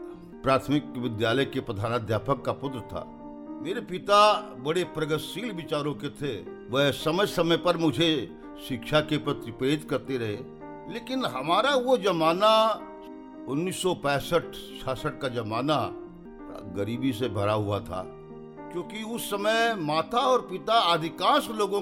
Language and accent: Hindi; Pathkurwa, Uttar Pradesh, India; मेरा मूल निवास बहराइच जिले में विश्वनगर के निकट एक गाँव पाठकुरवा में है। मैं ग्रामीण अंचल से जुड़ा हुआ हूँ। मेरी पैदाइश पाठकुरवा में ही हुई और वहीं से हमने अपनी प्राथमिक शिक्षा प्राप्त की।